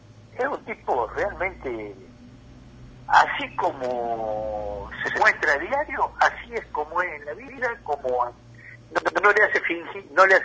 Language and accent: Spanish; Córdoba, Argentina; a mí, como cordobés, me llena de que el presidente haya tomado esa decisión